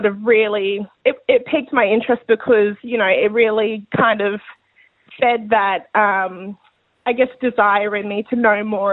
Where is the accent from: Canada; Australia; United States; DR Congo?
Australia; I grew up on Butchala country, surrounded by elders, and was very fortunate to be immersed in culture as a young child, attending language classes